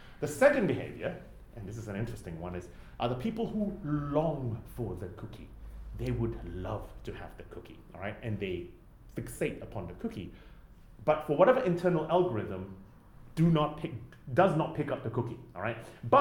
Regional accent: San Francisco, California, United States; moved away as an adult; now in Cambridge, United Kingdom; I sound weird because my wife's English, but I've been here for 25 years. I'm originally from San Francisco.

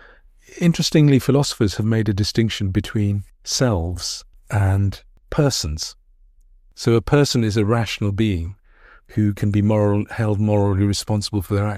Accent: Birmingham, West Midlands, United Kingdom; also born or lived in Bangladesh; I'm someone born originally in Bangladesh. I grew up in Birmingham.

